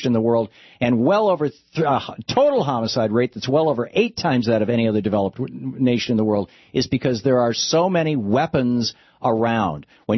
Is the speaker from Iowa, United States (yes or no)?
no; Michigan, United States; Now, I grew up in Michigan, and my brother owns a bunch of guns